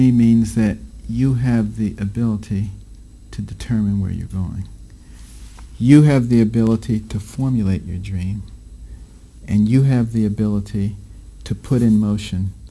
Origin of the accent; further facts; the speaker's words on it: United States; born there; I am so grateful that I was born in America